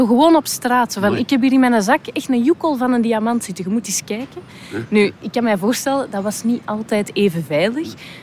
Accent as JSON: {"language": "Dutch", "town": "Antwerp", "region": "Flanders", "country": "Belgium", "said": "Als echte Antwerpenaar kan ik alleen maar zeggen, het schoonste zicht van de wereld."}